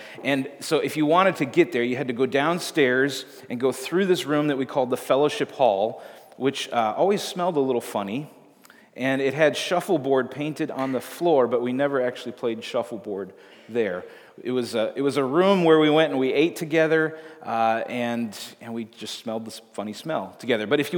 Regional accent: Waukesha, Wisconsin, United States; So I grew up in Waukesha, Wisconsin, and I grew up going to a large old United Methodist church.

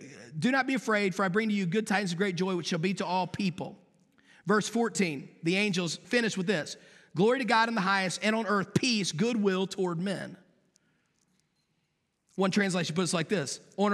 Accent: West Virginia, United States; I'm from West Virginia. We didn't even wash our hands.

